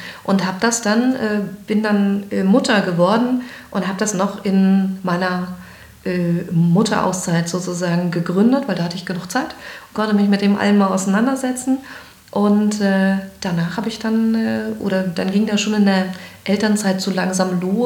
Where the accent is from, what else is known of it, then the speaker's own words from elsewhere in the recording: Greifswald, Mecklenburg-Vorpommern, Germany; born there; also born or lived in Stralsund / Frankfurt am Main / Berlin / Hamburg; Ich bin in Greifswald geboren, habe dann in Stralsund studiert und bin weggegangen. Mein erster Job war in Frankfurt am Main. Dann bin ich später nach Berlin und dann nochmal Hamburg. Also ich war so 11, 12 Jahre gar nicht hier vor Ort.